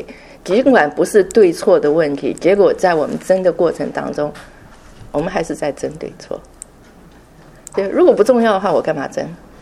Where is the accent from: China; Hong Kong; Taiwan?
Taiwan; 因为我是台湾来的，所以读的简体字就是这样子写